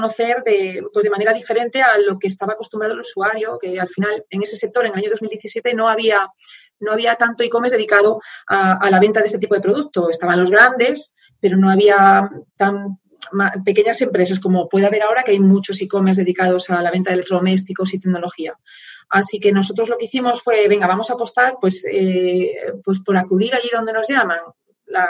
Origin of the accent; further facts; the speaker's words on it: A Coruña, Galicia, Spain; moved away as an adult; also born or lived in Madrid; pero yo soy de La Coruña, ¿vale? Cuando era mucho más joven me fui a vivir a Madrid a estudiar la carrera, empecé en La Coruña y posteriormente, segundo año, me fui a Madrid